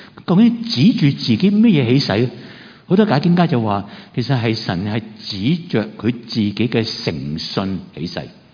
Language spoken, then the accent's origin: Cantonese; China